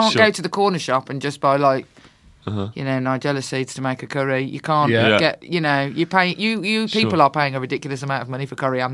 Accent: Birmingham, West Midlands, United Kingdom; It's an abomination. I'm from Birmingham. We eat a lot of...

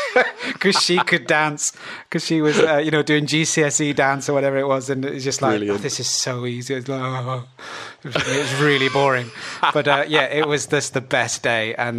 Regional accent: South West England, United Kingdom; Well, so I'm from Devon, right?

